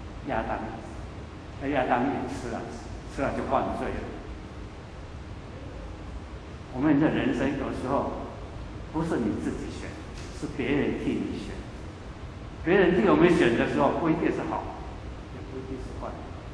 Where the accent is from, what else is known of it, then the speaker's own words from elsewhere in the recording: Taiwan; 我们台湾人或者中国人比较喜欢说是命运。